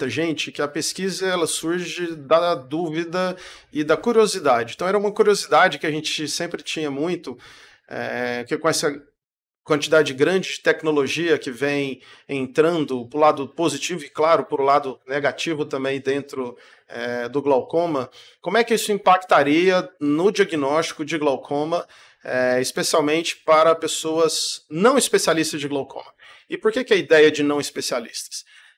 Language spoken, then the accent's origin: Portuguese; Goiânia, Goiás, Brazil; sou de Goiânia